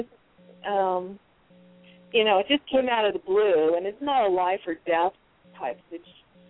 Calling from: Tucson, Arizona, United States

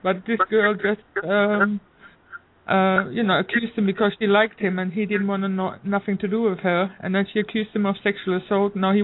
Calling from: Canada

